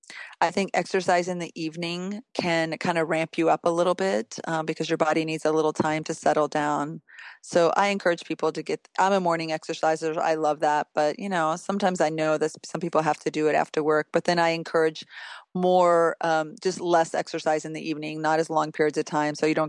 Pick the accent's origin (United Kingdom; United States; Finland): Finland; You know, I come from a European country, Northern Europe. I'm from Finland.